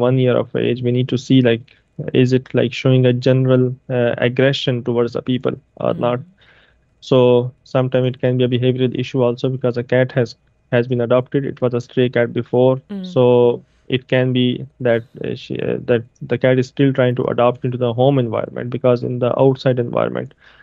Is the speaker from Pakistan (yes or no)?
yes; Pakistan; I am from Pakistan.